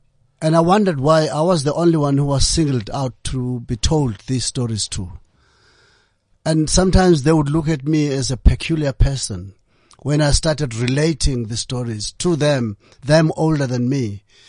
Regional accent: South Africa; I came from South Africa where if someone says you're going to be interviewed on radio or on TV, you'd go to that gigantic building at the SABC.

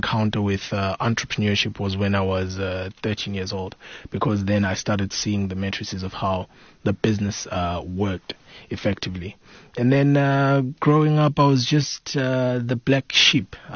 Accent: Bulawayo, Zimbabwe; I was born and raised in Zimbabwe, Bulawayo. I think I've always come from an entrepreneurial family

